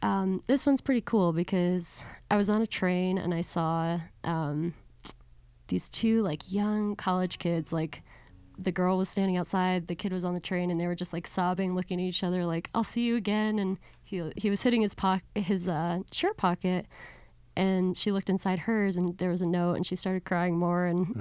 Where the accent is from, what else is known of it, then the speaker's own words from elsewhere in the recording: Poughkeepsie, New York, United States; I'm from Poughkeepsie, New York in the Hudson Valley, Catskill Mountains.